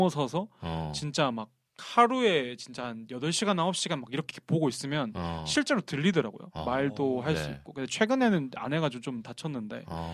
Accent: Daegu, South Korea; 토박이 경상도 출신이고 경상도 토박이고요.

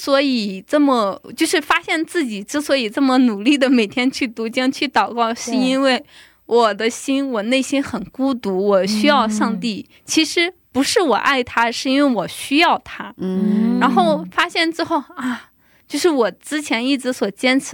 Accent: China; now in South Korea; 我是来自中国大陆，其实我家里边就是饮食它很不同。我家里边一直都吃的是面食，来到这边之后就不停的吃米饭。

